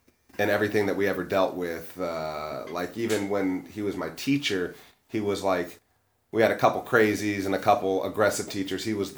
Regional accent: Yellow Springs, Ohio, United States; like I come from Yellow Springs, which is a hippie liberal town.

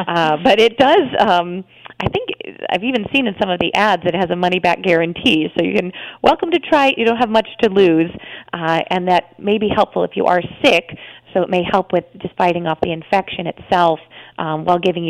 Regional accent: Midwest, United States; I was from the Midwest. My mom was a nurse, but we thankfully didn't go to the doctor very often

